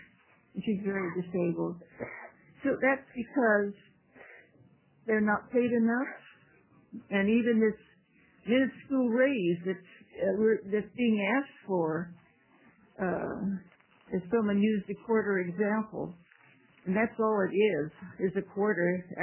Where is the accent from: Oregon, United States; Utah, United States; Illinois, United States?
Oregon, United States; Milwaukie; I'm from Milwaukee. I'm Clackamas County.